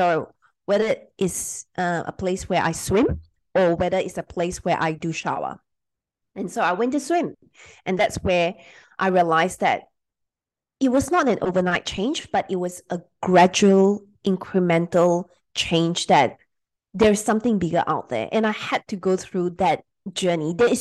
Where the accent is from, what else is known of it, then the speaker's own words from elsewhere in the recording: Malaysia; was I grew up in Malaysia.